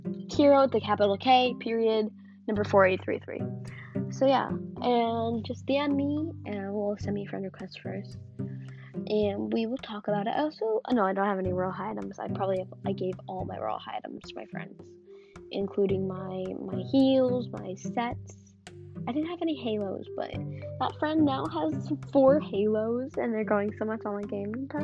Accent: Australia; I'm not even American. I'm Australian.

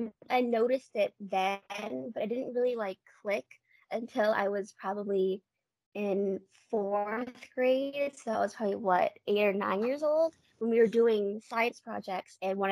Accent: Goodyear, Arizona, United States; also born or lived in Denver, Colorado; now in Tucson, United States; I was born in Denver, Colorado, but we moved to Goodyear, Arizona when I was about 5 years old because of dad's work. And then about maybe 5 or 6 years ago now, we moved down to Tucson, Arizona.

